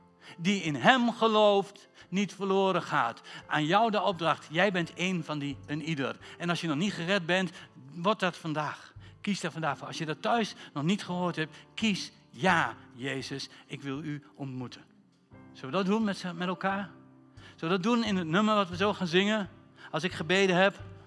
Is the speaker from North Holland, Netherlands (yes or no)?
no; Ruurlo, Gelderland, Netherlands; Ik kom uit Reurlen, dat is Ruurlo, dat is een klein dorpje.